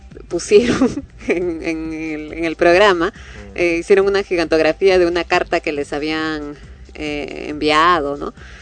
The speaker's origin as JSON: {"language": "Spanish", "region": "Lima", "country": "Peru", "said": "así como nosotros limeños no sabemos hablar el quechua"}